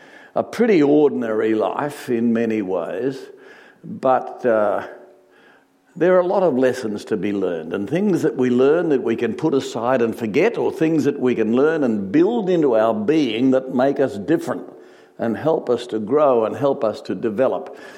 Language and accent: English; Sydney, New South Wales, Australia; I was just an ordinary kid. I grew up in Sydney, Australia.